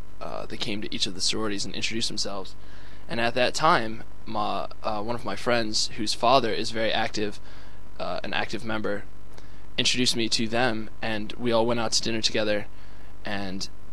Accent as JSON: {"language": "English", "town": "Taybrook", "region": "New York", "country": "United States", "tie": "born or raised there", "said": "I am a sophomore politics major, and I hail from Taybrook, New York, which is near Canada."}